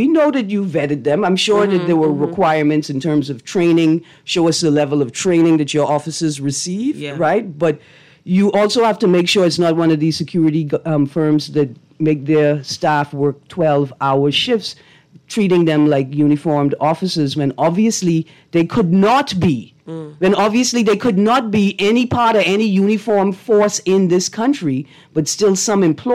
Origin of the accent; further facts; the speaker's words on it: Eleuthera, Bahamas; because I'm from Elutra, too.